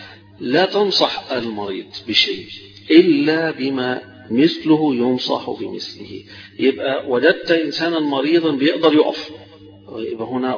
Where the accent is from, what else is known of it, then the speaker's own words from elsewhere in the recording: Egypt; دي مشكلتنا احنا كمصريين كلنا دكاترة كلنا اطباء